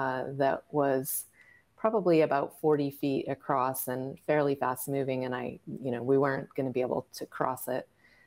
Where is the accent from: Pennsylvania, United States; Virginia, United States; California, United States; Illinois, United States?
California, United States; Yeah, I grew up in California, which is arguably the apex of water engineering.